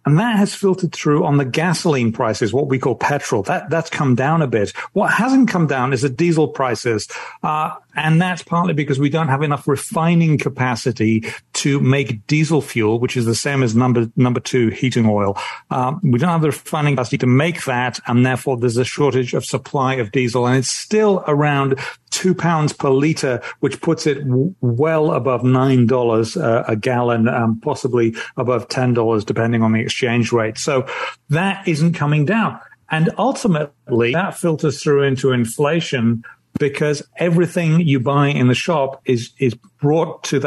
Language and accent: English; United Kingdom